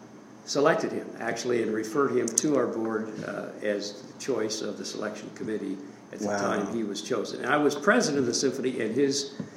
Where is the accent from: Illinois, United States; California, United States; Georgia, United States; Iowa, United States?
Iowa, United States; Centerville; All right, well, my wife Barbara and I were both born and raised in Centerville, Iowa, which is a county seat town about 90 miles south of here, just north of the Missouri border.